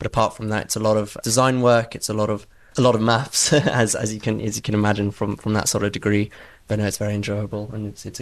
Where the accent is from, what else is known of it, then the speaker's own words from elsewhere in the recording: London, United Kingdom; now in Bristol, United Kingdom; I was born and raised in London, actually in an ecumenical community there